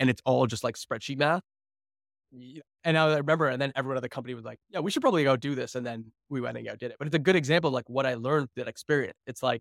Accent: Canada; I can't get an American license. I'm a Canadian.

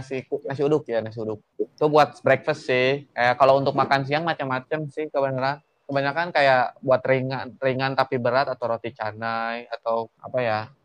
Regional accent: Bandung, West Java, Indonesia; aing merasa sebagai orang Bandung merasa terhina gini

